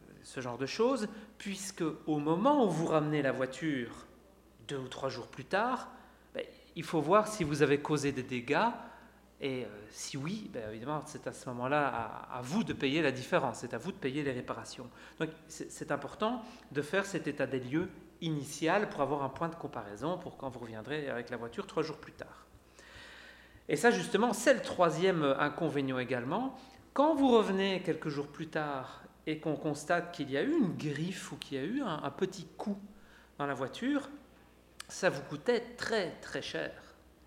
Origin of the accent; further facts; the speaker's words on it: Belgium; moi je suis belge, je vis en Belgique